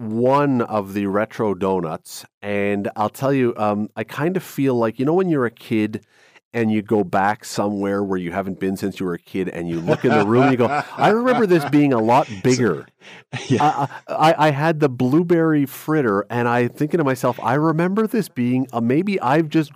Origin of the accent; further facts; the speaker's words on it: Toronto, Ontario, Canada; You know, I grew up in Toronto.